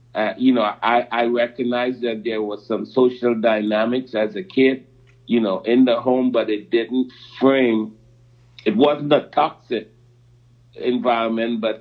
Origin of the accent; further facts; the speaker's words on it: Trinidad & Tobago; I was born in Trinidad. My dad left when I was 6 months old to go to school in England, and didn't meet my biological dad till I was 14.